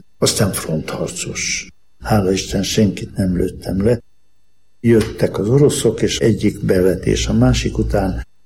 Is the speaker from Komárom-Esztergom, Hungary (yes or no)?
yes; Almásfüzitő, Komárom-Esztergom, Hungary; born there; A Dunaparton születtem almásvizitőn, és akkor az még gyönyörű volt a környéke, környezete.